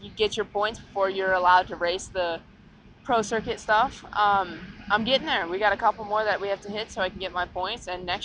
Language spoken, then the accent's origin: English; North Carolina, United States; North Carolina.